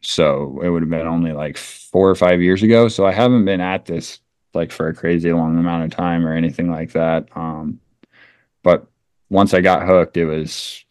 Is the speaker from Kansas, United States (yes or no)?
no; Nebraska, United States; I'm obviously from Nebraska and it's huge here.